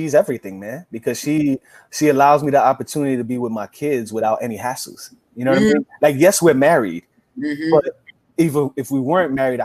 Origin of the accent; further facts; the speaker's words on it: Bronx, New York, United States; Like I grew up in the hood. Like I grew up in the South Bronx, the crack epidemic.